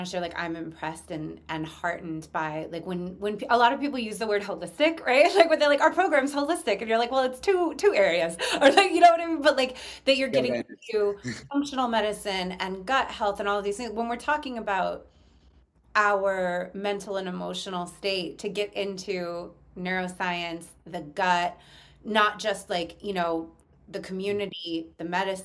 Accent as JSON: {"language": "English", "town": "San Francisco", "region": "California", "country": "United States", "tie": "born or raised there", "said": "abuses in psychedelic healing containers that started in my hometown in San Francisco."}